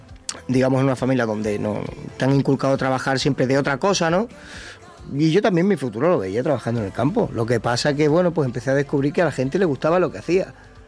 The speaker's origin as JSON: {"language": "Spanish", "town": "Plasencia", "region": "Extremadura", "country": "Spain", "tie": "born or raised there", "moved": "as an adult", "lives_now": "Catalonia, Spain", "said": "yo me siento mitad catalán, mitad extremeño. Sí que es verdad que estuve hasta los 20 años en Plasencia, Cáceres, que es donde nací, mi familia está allí, pero claro, ya llevo 14 años aquí."}